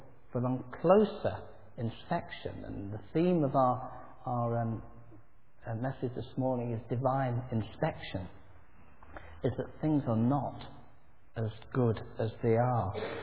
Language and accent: English; Nottingham, East Midlands, United Kingdom; I mean, I know I come from Nottingham